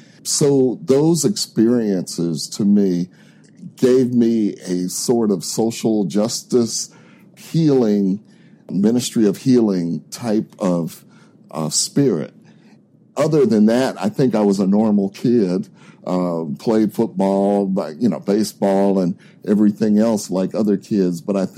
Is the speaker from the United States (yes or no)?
yes; Nashville, Tennessee, United States; when I grew up here in Nashville, Tennessee, I grew up around a community of mentors who happened to be African-American physicians.